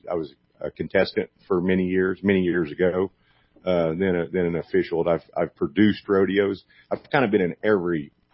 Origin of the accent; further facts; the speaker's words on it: Florida, United States; I'm originally from Florida.